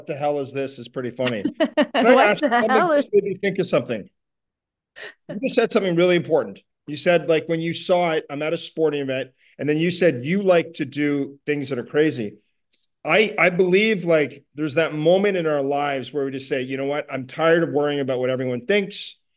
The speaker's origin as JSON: {"language": "English", "town": "Ottawa", "region": "Ontario", "country": "Canada", "tie": "born or raised there", "said": "my hometown of Ottawa, Canada"}